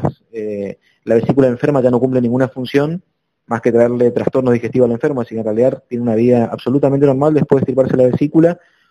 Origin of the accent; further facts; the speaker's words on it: Corrientes, Argentina; Yo soy de Corrientes Capital.